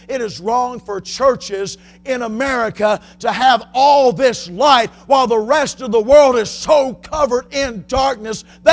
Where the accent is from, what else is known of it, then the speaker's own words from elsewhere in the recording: the North, United States; now in Texas, United States; I grew up in the North. I found out all you Southerners had horns. Till I moved to Texas and I got the other side of the story.